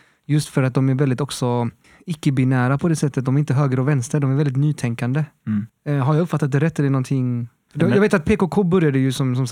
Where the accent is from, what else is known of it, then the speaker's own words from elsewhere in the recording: Chile; Bara för att jag är från Chile så betyder det att jag kan salsa.